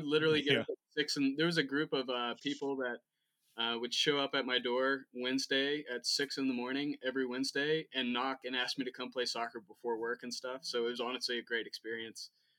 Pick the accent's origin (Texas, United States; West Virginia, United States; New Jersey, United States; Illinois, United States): West Virginia, United States; Cross Lanes; I grew up in a town called Cross Lanes, West Virginia.